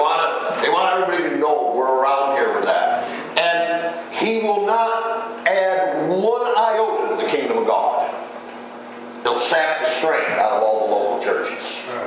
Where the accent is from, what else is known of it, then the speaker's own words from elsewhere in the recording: Little Valley, New York, United States; also born or lived in Salamanca; I was born in Salamanca, but we lived in Little Valley for quite a while until I was like 5 or 6 years old.